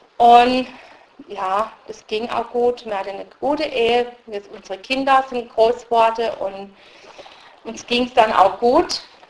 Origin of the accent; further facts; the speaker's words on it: Southern Germany, Germany; also born or lived in Russia; Ich bin dann in Süddeutschland aufgewachsen. Es war sehr schwierig für mich, als Zugereiste in einem Dorf zu leben. Man hat uns sehr als Flüchtlinge verachtet.